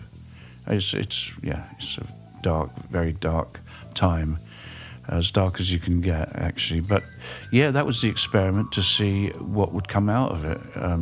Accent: England, United Kingdom; I was very fortunate where I grew up in England to be able to see bands

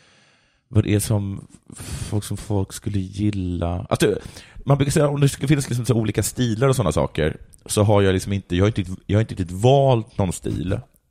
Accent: Sweden; Jag är svensk. Mm. Jag är europé.

